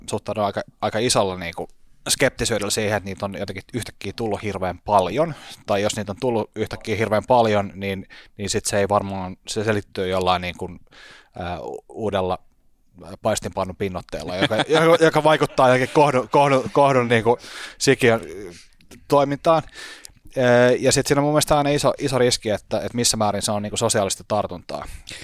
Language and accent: Finnish; Helsinki, Uusimaa, Finland; Mutta siis me ollaan itse asiassa tällainen hurja itähelsinkiläinen menneisyys. Mä oon siis varttunut Laajasalossa, Jolleksessa.